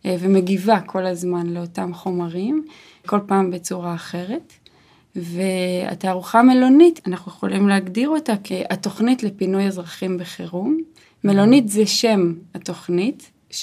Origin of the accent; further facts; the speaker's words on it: Dafna, Northern District, Israel; גדלתי בקיבוץ דפנה, והיינו בעצם תחת הפגזות ואירועי ביטחון תדירים כל הזמן